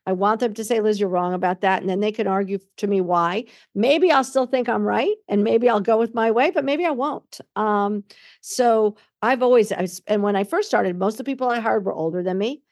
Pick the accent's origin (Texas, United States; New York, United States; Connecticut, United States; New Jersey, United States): New York, United States; East Hampton; and I grew up on Lily Pond Lane. And this is a very, very, very beautiful part of East Hampton, basically on the beach.